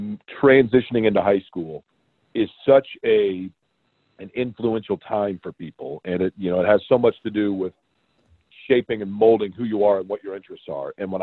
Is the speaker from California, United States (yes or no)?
no; Shelbyville, Indiana, United States; also born or lived in Evansville; I grew up in Central Indiana. My dad was in the steel business and worked for Shelby Steel, which later became O'Neill Steel out of Shelbyville, Indiana.